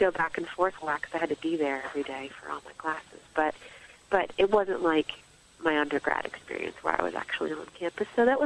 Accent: Maryland, United States; I moved back home to Maryland from Pennsylvania

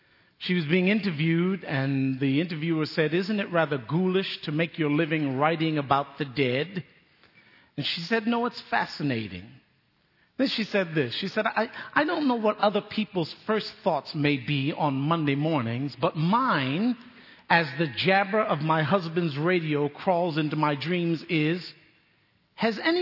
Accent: Bronx, New York, United States; I am from the Bronx, and I will take you out.

